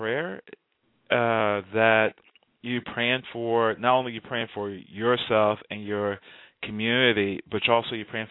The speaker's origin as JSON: {"language": "English", "town": "Houston", "region": "Texas", "country": "United States", "tie": "born or raised there", "said": "And all of a sudden, and I just remember growing up in Houston and Lakewood, oh, that's pretty."}